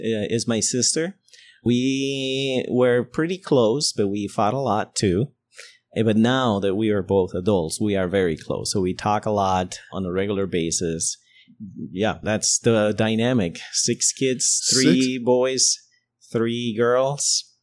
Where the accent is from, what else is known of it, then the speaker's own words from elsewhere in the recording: Costa Rica; I am from Costa Rica, so this is in Costa Rica. And my town is a town in the mountains.